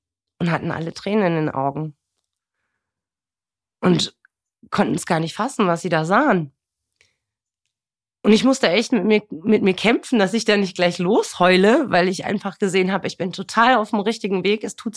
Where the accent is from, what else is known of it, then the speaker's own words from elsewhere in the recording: Harz, Germany; Bei uns, ich komme aus dem Harz.